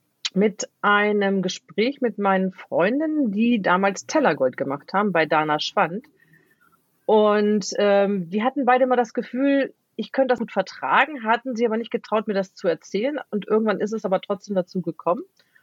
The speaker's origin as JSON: {"language": "German", "region": "Lower Saxony", "country": "Germany", "said": "bin 55 Jahre alt, noch muss man dazu sagen, nicht mehr lange. Komme aus Niedersachsen, dem fast Herzen Deutschlands, naja, so ungefähr."}